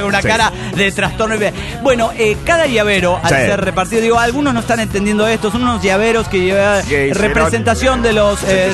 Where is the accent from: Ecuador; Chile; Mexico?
Mexico; Tehuacán, Puebla; Hola, ¿cómo están? … de Tehuacán, México.